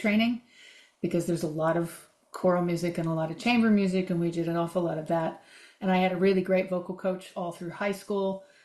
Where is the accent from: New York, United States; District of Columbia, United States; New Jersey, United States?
District of Columbia, United States; Washington; So I grew up in the Washington, D.C. area, which was extraordinarily eclectic.